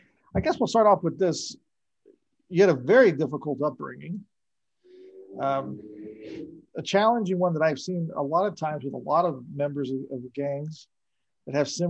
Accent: Panorama City, California, United States; I was born in 71 and I grew up in Panorama City.

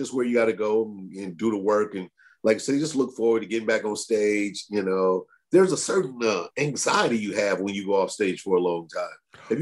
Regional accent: St. Louis, Missouri, United States; Matter of fact, he's in my hometown of St. Louis.

